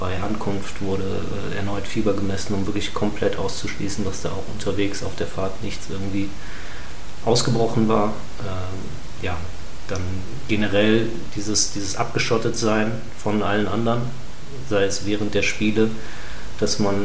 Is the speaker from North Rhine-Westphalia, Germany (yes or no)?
yes; Wuppertal, North Rhine-Westphalia, Germany; Ja, wir sind beide in Wuppertal aufgewachsen, haben auch hier das Basketballspielen gelernt.